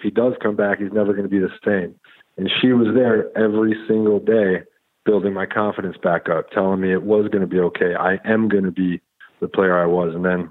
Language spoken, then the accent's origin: English; Wisconsin, United States; So I grew up in Wisconsin, a small town. I mean, my graduating high school class had 140 people in it.